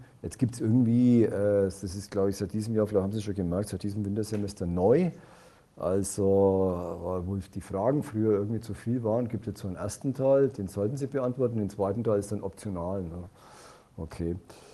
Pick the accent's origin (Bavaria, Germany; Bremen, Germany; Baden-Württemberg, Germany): Bavaria, Germany; accent: Franconian; Passt schon, dass ich bin auch Franke, wie Sie hören.